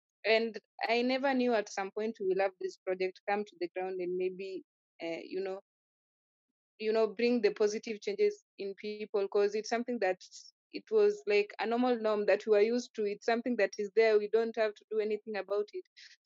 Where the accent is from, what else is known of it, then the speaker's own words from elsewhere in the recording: Kibra, Nairobi, Kenya; been born and raised in Kibra for 25 years now, and I'm still living in Kibra.